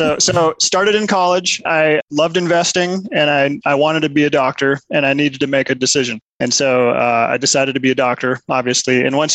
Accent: Minnesota, United States; also born or lived in Milwaukee; now in Colorado Springs, United States; We grew up in Minnesota, did our training in Milwaukee, and we always have loved the Rocky Mountains. And so first chance, we came out here. And so I've been out in Colorado Springs since 2008.

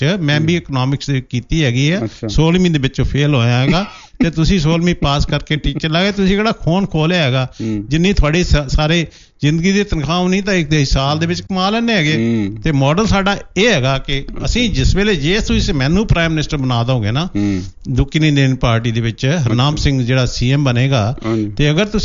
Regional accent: Assam, India; born there; ਮੇਰਾ ਜਨਮ ਅਸਾਮ ਬੰਗਾਲ ਦਾ ਹੋਇਆ, ਉੱਧਰ ਦਾ ਜਨਮ ਆ

